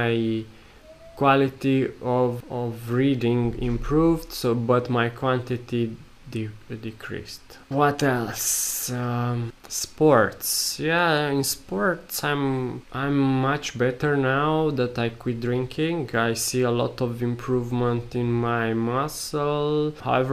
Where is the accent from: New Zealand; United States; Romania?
Romania; English is a second language; Unfortunately, my home country, Romania, in Eastern Europe, I don't find so many videos still online about people doing it